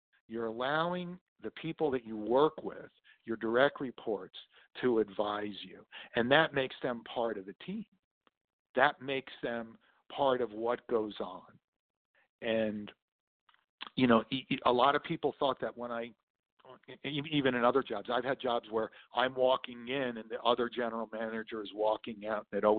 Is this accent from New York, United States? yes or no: yes; New York City, New York, United States; also born or lived in North Jersey; I am from New York City. Was born and raised in the Bronx in New York and spent time up in North Jersey.